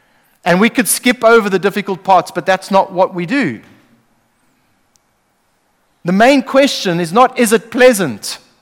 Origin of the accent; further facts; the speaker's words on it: South Africa; now in New Zealand; Now, I'm still a South African. By the way, I have South African citizenship, I have British citizenship, and I'm a permanent resident in New Zealand.